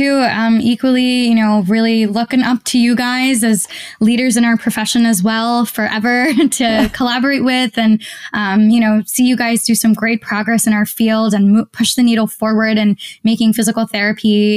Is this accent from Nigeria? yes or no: no; Maryland, United States; now in New York, United States; Maryland is my home state, so sometimes I go visit and I have patients there as well.